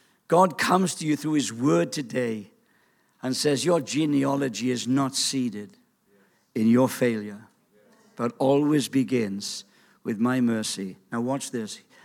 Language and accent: English; Wales, United Kingdom; I got a vivid imagination. I'm a Welsh bloke. You know what I mean? We just dream things.